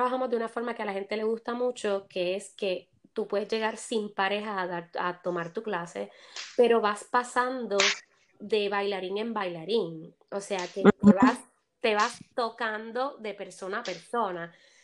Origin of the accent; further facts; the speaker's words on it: Puerto Rico; soy de Puerto Rico, soy una bailarina internacional, pero sobre todo me dedico a bailar en la Europa, sobre todo en la Italia, España